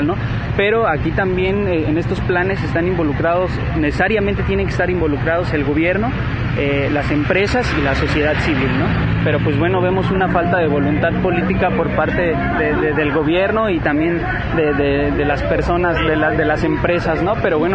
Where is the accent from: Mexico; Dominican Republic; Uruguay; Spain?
Mexico; Tecámac, State of Mexico; Nosotros venimos del municipio de Tecámac, el cual se ubica en la parte nororiente del Estado de México, muy cerca del Distrito Federal.